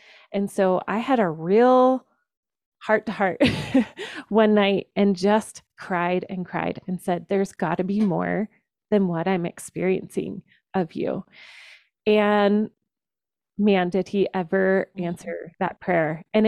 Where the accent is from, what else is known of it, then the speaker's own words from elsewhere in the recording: Georgia, United States; So I grew up in Georgia. I went to church every Sunday. I went to youth group, went to college, was part of Christian ministry, got married, had children.